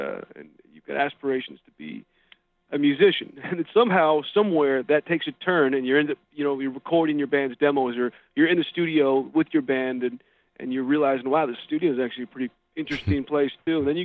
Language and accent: English; Westfield, New Jersey, United States; Westfield. It's in Union County, about 25, 30 minutes south of Manhattan, depending on how fast you drive.